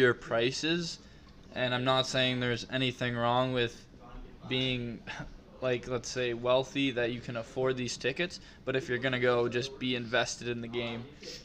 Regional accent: Toronto, Ontario, Canada; So when you're growing up in Toronto.

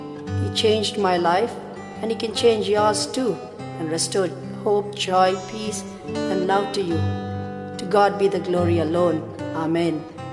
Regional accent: Bangalore, Karnataka, India; from Bangalore, India.

